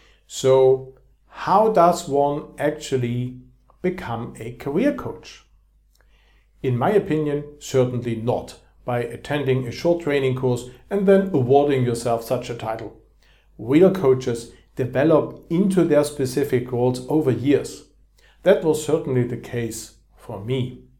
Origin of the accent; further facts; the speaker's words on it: Dresden, Saxony, Germany; moved away as an adult; now in London, United Kingdom; Before moving to London, I had studied psychology at the Technical University Dresden in my hometown in Germany